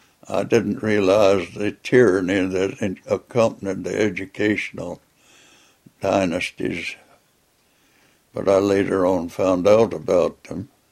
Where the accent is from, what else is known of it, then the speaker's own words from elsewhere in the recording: Louisiana, United States; also born or lived in Grangeville; I was born in Grangeville, Louisiana, October 19th, 1920. My mother's name was Sadie. My dad's name was DeWitt. And I was raised up in St. Helena Parish.